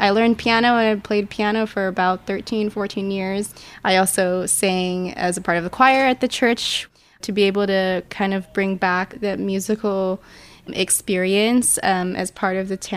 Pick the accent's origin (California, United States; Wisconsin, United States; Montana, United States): California, United States; Alhambra; I'm the first generation Filipino American here, and Alhambra was my hometown where my family immigrated to, and I actually learned how to play piano in Alhambra when Pedrini music was still on Main Street.